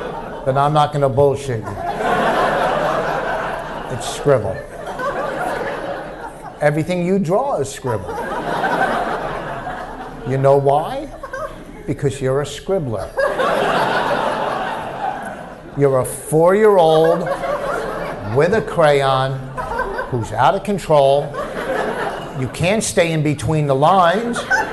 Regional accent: New Jersey, United States; You know, I'm a Jew from New Jersey, you know. I've eaten corn.

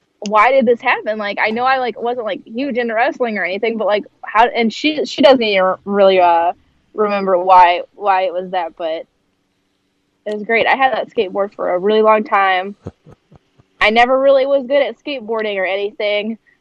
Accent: St. Louis, Missouri, United States; Yep, born and raised St. Louis my whole life. I have lived in the house I live in now since 95.

